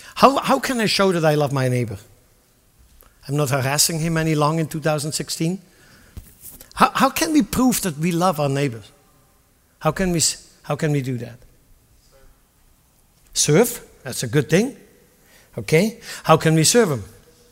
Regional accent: Lucerne, Switzerland; I grew up in Lucerne, one of the nice rail stations not too far from where we grew up.

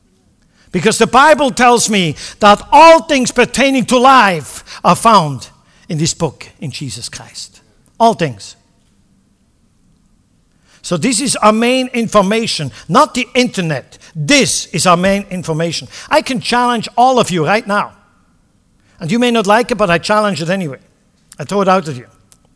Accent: Switzerland; And I'm from Switzerland. I'm neutral.

